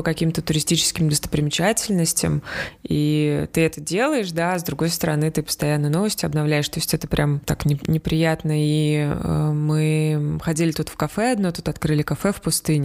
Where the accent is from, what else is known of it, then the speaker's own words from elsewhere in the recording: Russia; я сказала, что я из России